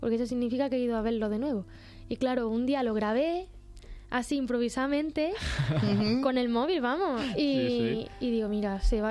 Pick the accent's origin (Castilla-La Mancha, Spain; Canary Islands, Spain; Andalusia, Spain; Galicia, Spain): Andalusia, Spain; la música clásica de mi tierra, que es el flamenco, y el blues, el soul. Escuchaba el alma que hay detrás, la capacidad de contar sus penas, como en Andalucía también tenemos.